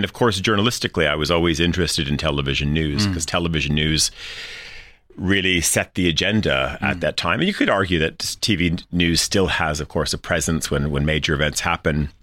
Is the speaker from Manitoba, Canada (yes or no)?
yes; Winnipeg, Manitoba, Canada; moved away as an adult; also born or lived in Montreal / Toronto / United Kingdom; now in Switzerland; I'm Canadian. Was born in Western Canada, really almost in the geographical center of North America in a place called Winnipeg. So grew up principally in three places in Canada, in Winnipeg and Montreal and Toronto, and spent my first 20 years there, and then went to the UK.